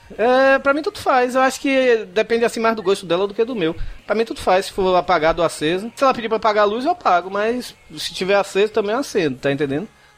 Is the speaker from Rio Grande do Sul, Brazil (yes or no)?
no; Salvador, Bahia, Brazil; moved away; Eu morava em Salvador ainda, né? Eu sou de Salvador, né? Eu morava em Salvador ainda